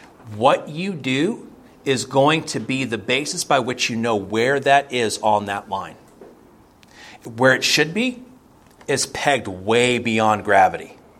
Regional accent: Florida, United States; I grew up in Florida. I lived there for a long time.

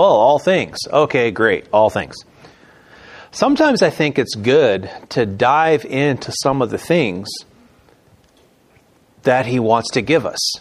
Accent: Maine, United States; My vote, because I grew up in Maine. I loved water out of the hose. My home in Maine was 10 miles away from Poland Spring.

